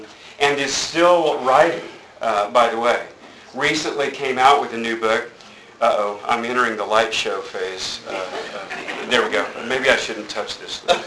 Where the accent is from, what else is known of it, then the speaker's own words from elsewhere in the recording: Texas, United States; born there; also born or lived in Oklahoma; Texas won't have me because I lived in Oklahoma too long, and Oklahoma won't have me anymore because I was born in Texas and now live here.